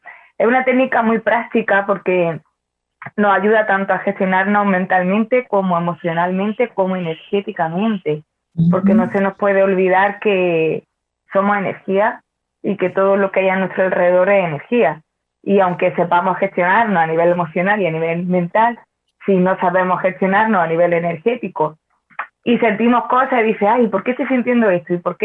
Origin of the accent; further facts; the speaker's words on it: Granada, Andalusia, Spain; soy de Granada, de España